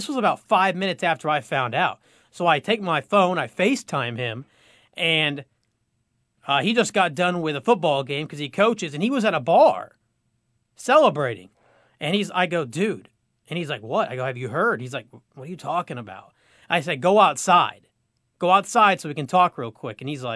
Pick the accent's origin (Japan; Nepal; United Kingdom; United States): United States; Indianapolis, Indiana; I'm from Indianapolis. I'm not a Colts fan per se, but I respect the heck out of them.